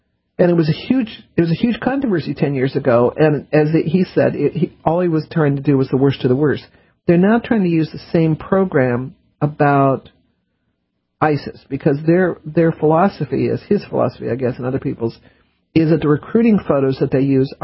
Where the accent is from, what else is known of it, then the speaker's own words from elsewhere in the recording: Denver, Colorado, United States; You know, when I grew up, I grew up in Denver